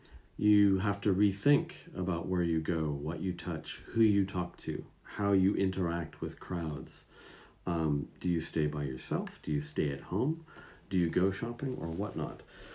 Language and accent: English; United States; now in Japan; being an American, it makes me think about my daily habits when I was living in the States and maybe some things that have improved since I've lived in Japan